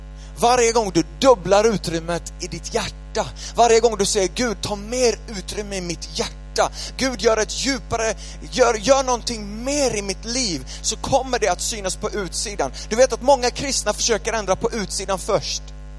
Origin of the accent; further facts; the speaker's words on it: Sweden; Och jag är uppvuxen i Sverige med Sverigesvenskan.